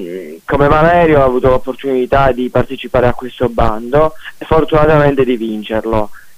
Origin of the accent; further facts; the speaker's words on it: Castrolibero, Calabria, Italy; Esatto, sì, sono di Castrolibero.